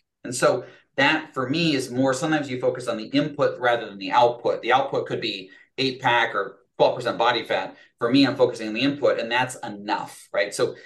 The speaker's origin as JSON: {"language": "English", "town": "Fort Collins", "region": "Colorado", "country": "United States", "tie": "born or raised there", "said": "There we go. My hometown."}